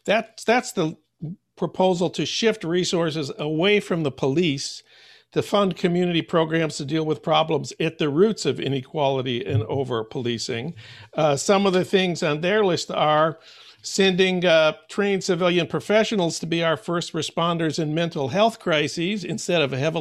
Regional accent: St. Paul, Minnesota, United States; my hometown of St. Paul.

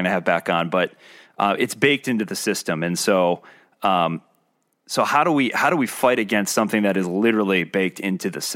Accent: Scotland, United Kingdom; I refer to myself as a Scottish vampire because I don't tan, you know? So like, I'm fully aware of my whiteness. I'm a middle-aged white guy.

